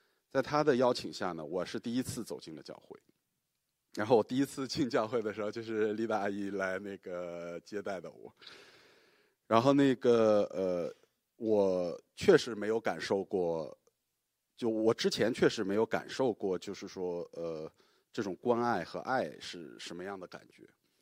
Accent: Shanghai, China; 我也来自上海。

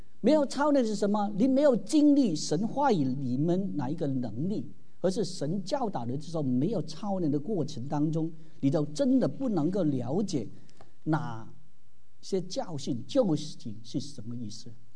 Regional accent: Guangdong, China; 我们广东人呢，有一句话说。牙痛啊，惨过大病啊！

